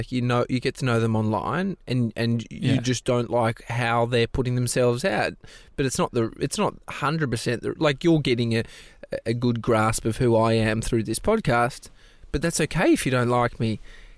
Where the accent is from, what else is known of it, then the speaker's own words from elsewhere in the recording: Australia; I say Stan because we're Australian.